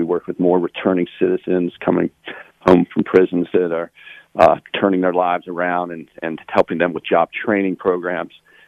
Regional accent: Baltimore, Maryland, United States; born there; Well, I was born in Baltimore, and … go back a lot of years.

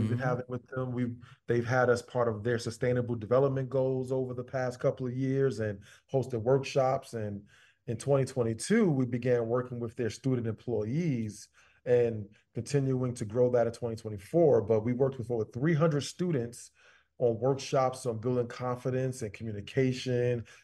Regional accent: Brooklyn, New York, United States; So you can be someone who, as you talked about my accent, sometimes I'm that guy from Brooklyn

